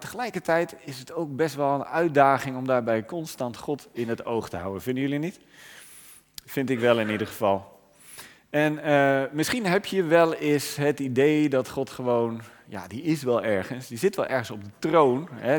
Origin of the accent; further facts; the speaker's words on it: Terschelling, Friesland, Netherlands; En ik kom van Terschelling, daar ben ik geboren en getogen